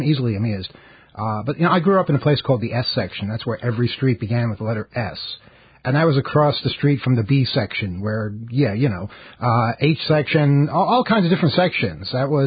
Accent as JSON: {"language": "English", "town": "New York City", "region": "New York", "country": "United States", "tie": "born or raised there", "said": "I grew up in Jamaica, in Queens, and Jamaica Avenue is a big street there."}